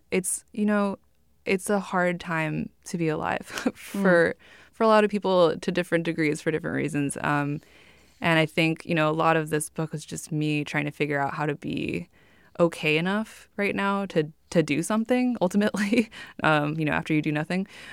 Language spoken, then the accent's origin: English; Cupertino, California, United States; So I'm from Silicon Valley. I grew up in Cupertino. I now teach at Stanford.